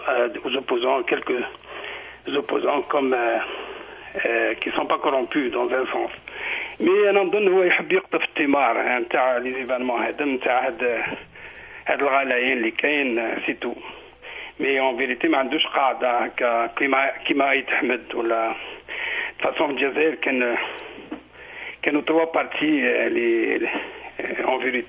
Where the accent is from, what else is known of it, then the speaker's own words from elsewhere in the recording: Algeria; now in Montréal, Canada; je suis d'origine algérienne. Je suis d'Algérie, c'est ça faire là. Je suis algérien.